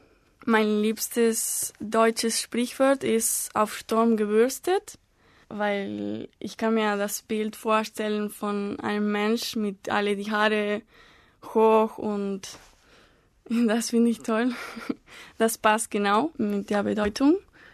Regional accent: Córdoba, Argentina; born there; German is a second language; now in Buenos Aires, Argentina; Ich komme aus Argentinien. Ich bin in Córdoba geboren, aber im Moment wohne ich in Buenos Aires. Und ich bin in 1995 geboren.

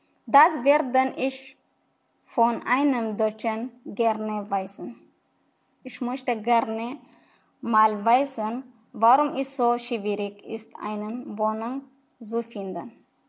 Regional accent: Eritrea; German is a second language; now in Germany; Ich komme aus Eritrea.

